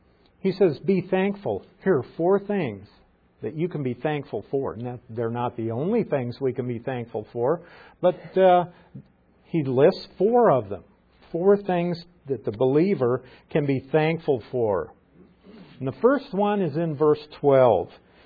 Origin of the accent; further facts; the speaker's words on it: Nebraska, United States; I'm from Nebraska, so I use Warren Buffett as an example. Everybody in Nebraska knows who he is